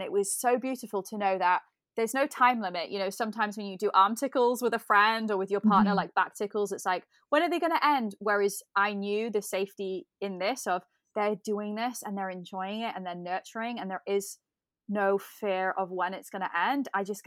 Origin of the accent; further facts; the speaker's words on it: England, United Kingdom; It was like growing up in England, it was a little bit more like a Victorian style.